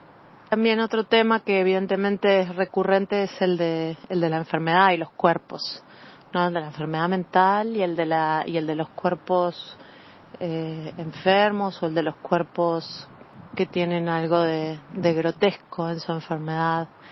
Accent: Montevideo, Uruguay; yo, si bien crecí en El Cordón, hace muchos años que ya mi madre vive en Ciudad Vieja

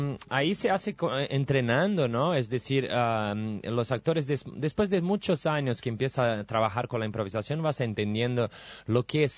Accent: São Paulo, Brazil; Spanish is a second language; soy de São Paulo.

